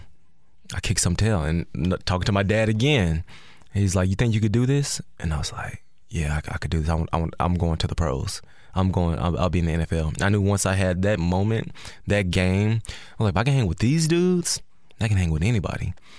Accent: Olive Branch, Mississippi, United States; Olive Branch. Right by Memphis, Tennessee.

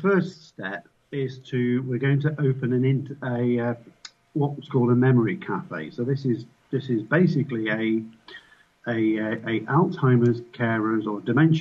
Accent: England, United Kingdom; And, me being English and, relatively internet savvy

